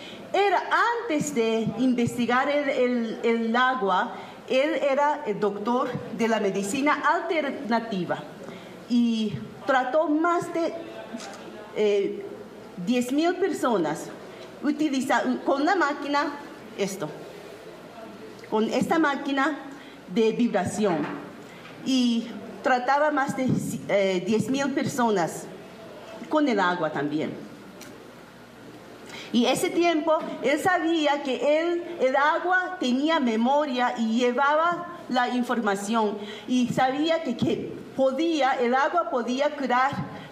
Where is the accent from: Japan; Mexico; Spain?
Japan; Tokyo; Spanish is a second language; vine de Tokio, Japón. Mi español no es tan bueno, pero voy a intentar de explicar y hablar en español.